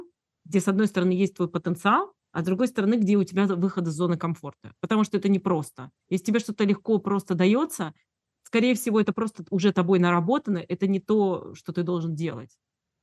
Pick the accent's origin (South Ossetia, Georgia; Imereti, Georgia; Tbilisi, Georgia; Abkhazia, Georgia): Abkhazia, Georgia; Особенно я родом из Абхазии, ты знаешь, потому что ты тоже часть моей семьи.